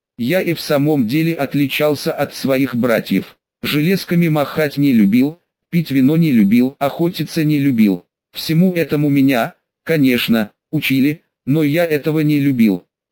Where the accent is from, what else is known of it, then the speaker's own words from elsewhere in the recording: Moscow, Russia; Вообще-то я москвич. Нет, родился я в южном городе еще во времена Союза, отец там служил. А вот школу закончил уже в Москве.